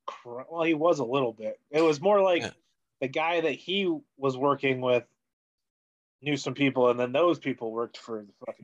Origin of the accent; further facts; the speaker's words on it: Arizona, United States; So I remember that one growing up in Arizona.